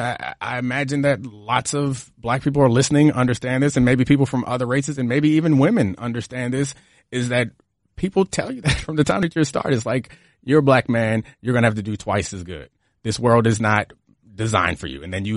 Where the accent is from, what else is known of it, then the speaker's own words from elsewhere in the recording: Maryland, United States; I think growing up in Baltimore County, it's like going to public schools.